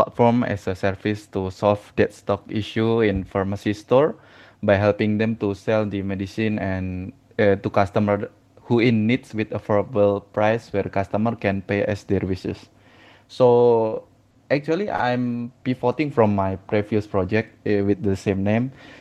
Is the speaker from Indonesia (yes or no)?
yes; Indonesia; I'm from Indonesia.